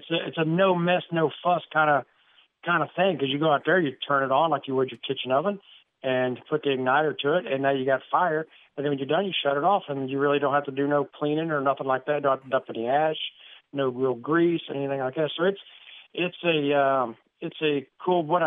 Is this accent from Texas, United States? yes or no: no; Kentucky, United States; I'm from Kentucky. I'll eat whatever I kill.